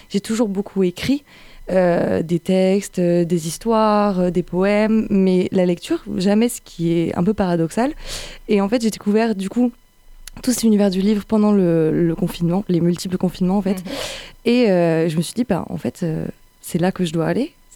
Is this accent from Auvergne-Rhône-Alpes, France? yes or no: no; Dijon, Bourgogne-Franche-Comté, France; now in Montpellier, France; le sud, donc moi je viens de Dijon, donc le soleil.